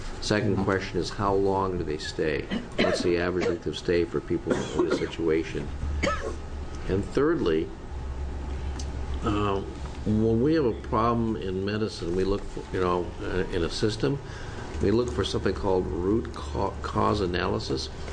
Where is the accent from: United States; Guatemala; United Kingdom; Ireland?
Ireland; And I'm Irish, too